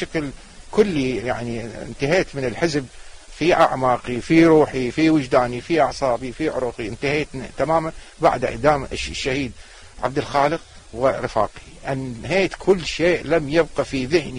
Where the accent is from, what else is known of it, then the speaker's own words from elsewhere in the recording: Najaf, Najaf Governorate, Iraq; والله بدايات أنا نشأت بالنجف وأكملت الثانوية بالنجف وكملت كلية الحقوق في بغداد